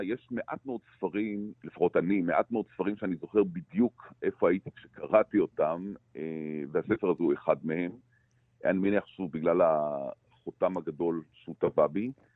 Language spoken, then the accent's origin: Hebrew; Jerusalem, Jerusalem District, Israel; כי גם אני, אתה יודע, גדלתי בחברה מסוימת, בשכונה מסוימת, בעיר מסוימת, אני ירושלמי